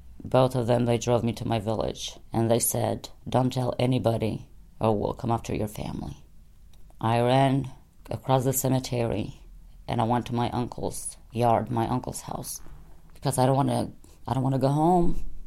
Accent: Kosovo; I'm from Kosovo. I come from a big family. I'm the youngest of 9 kids.

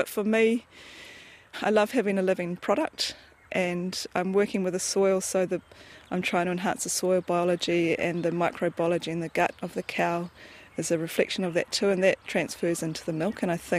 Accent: Auckland, New Zealand; I grew up in Auckland, yeah, so very much from the city

